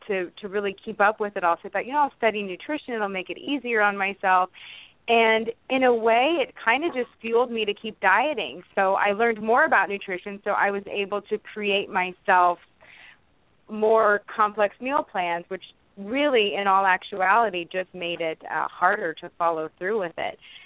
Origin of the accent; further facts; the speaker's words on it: Indiana, United States; I was born and raised in Indiana, and I went to school at Ball State in Indiana and then did my internship in California.